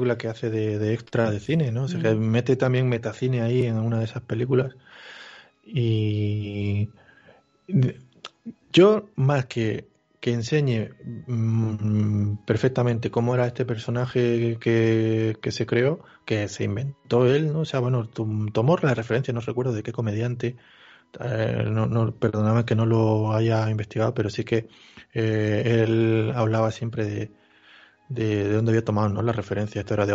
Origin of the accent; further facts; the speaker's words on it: Bolivia; Yo en mi país, en Bolivia, la estábamos siguiendo, ¿no?